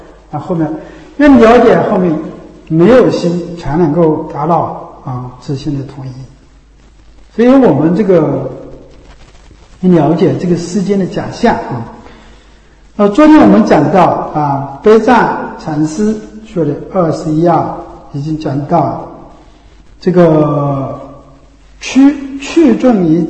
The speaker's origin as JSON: {"language": "Chinese", "country": "China", "said": "从我们中国人的骨子里面的教育，就是要突出你自己。"}